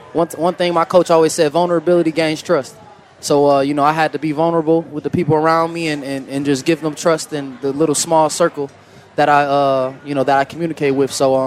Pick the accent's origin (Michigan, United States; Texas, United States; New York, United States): Michigan, United States; Detroit; I'm from Detroit, so.